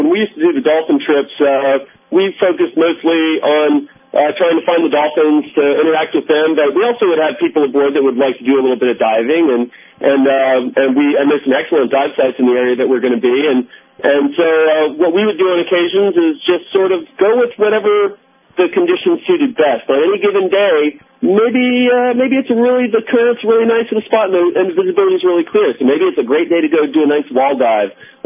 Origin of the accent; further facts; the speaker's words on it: Florida, United States; I grew up in South Florida here, and I've been a boat captain for my whole life